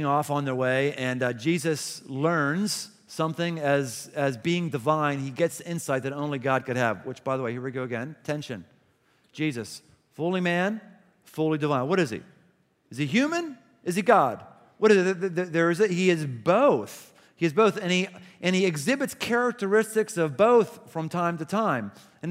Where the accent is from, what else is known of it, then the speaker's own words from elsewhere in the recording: United States; English muffins are too English. I'm American.